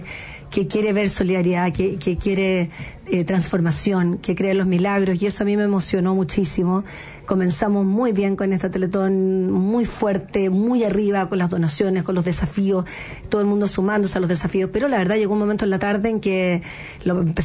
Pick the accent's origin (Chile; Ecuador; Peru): Chile; nosotros como chilenos